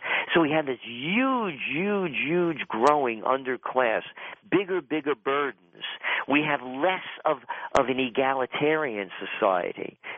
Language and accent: English; Bronx, New York, United States; I'm a guy from the Bronx.